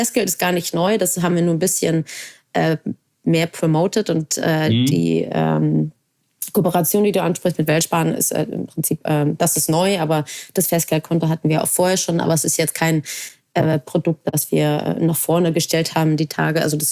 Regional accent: Hamburg, Germany; born there; weil ich gebürtige Hamburgerin bin

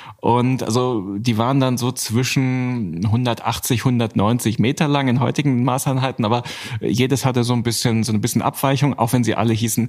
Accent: Saarbrücken, Saarland, Germany; also born or lived in Frankfurt; Ich bin zwar in Frankfurt geboren, bin aber schon mit, glaube ich, 6 Jahren hier weggezogen, damals mit meiner Mutter ins Saarland nach Saarbrücken. Und da habe ich meine komplette Schulzeit verbracht

